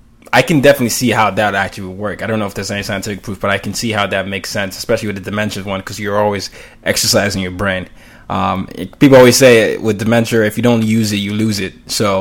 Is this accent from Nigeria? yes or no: yes; Nigeria; English is a second language; I'm Nigerian. So, and people often, several accents come out. If you hang out with me long enough, you hear some British and some Nigerian or something there.